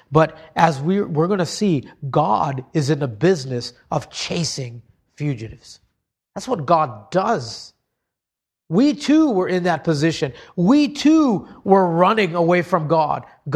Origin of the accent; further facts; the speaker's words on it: Hawaii, United States; I pictured just a sharp lava rock growing up in Hawaii or something like that.